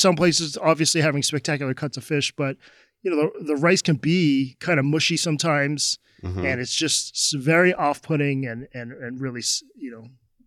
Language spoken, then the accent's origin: English; United States; And being an American, obviously this was, took me a while to talk myself into doing this.